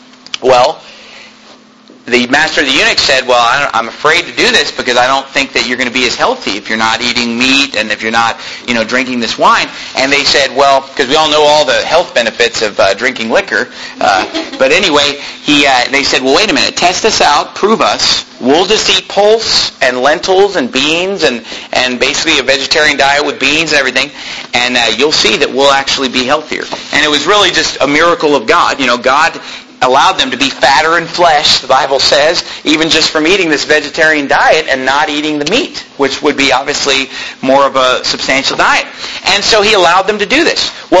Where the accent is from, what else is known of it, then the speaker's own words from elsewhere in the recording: Sacramento, California, United States; I'm from Sacramento, California, which is about an hour away, hour and a half away.